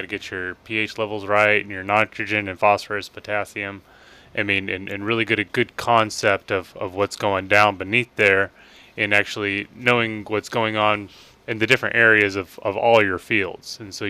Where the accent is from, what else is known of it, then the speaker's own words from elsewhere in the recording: Kansas, United States; And so I'm actually from Neosho County. So I grew up there, farm boy, K-State grad